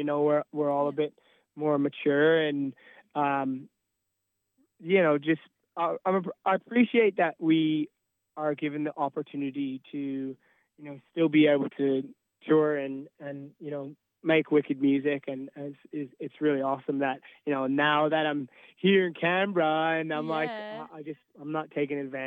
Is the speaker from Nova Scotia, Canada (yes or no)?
yes; Nova Scotia, Canada; Like, I'm from Nova Scotia, and I'm touring in an Australian, you know, punk rock band.